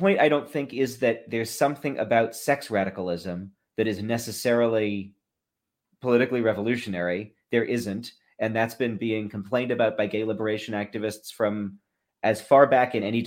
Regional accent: Massachusetts, United States; Because I think, so I grew up in Massachusetts.

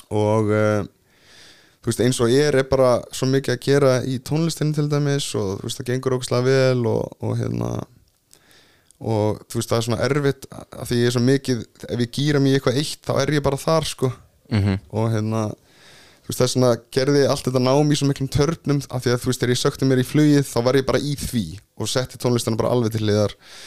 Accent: Reykjavik, Capital Region, Iceland; also born or lived in Seattle; Ég ólstu upp sem sagt í Reykjavík og Fossvoginum en flutti sem sagt með fjölskyldinni til Seattle þegar pappi var í háskólanámi þar og í rauninni lærði ensku og íslensku samhliða. Ég var frá, þú veist, eins til 3 ára eitthvað í Seattle

